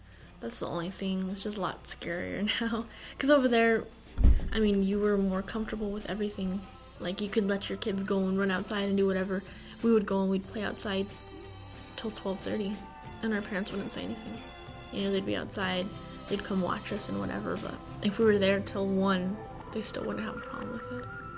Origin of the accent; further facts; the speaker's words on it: Albuquerque, New Mexico, United States; I'm from Albuquerque, I'm from here. I lived in a trailer for a while, and it was really nice.